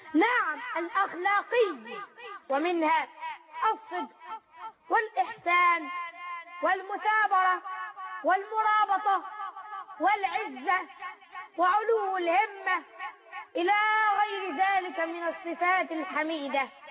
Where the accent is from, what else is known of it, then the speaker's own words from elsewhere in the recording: Egypt; وفي بلدنا مصر خاصة